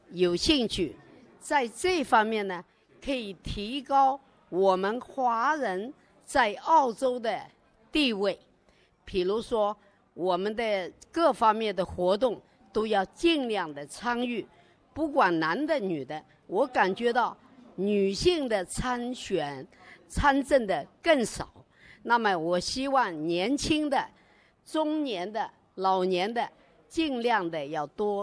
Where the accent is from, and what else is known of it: China; now in Australia